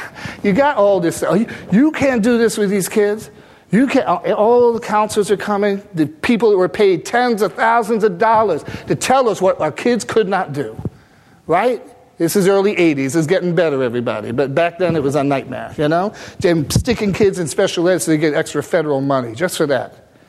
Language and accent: English; Maine, United States; I'm from Maine, all right? Sorry, but I am. And rural Maine.